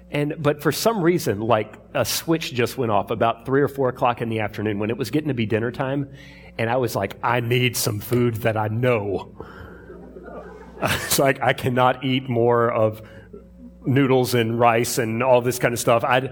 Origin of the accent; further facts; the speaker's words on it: Suffolk, Virginia, United States; I grew up in Suffolk. You guys know that.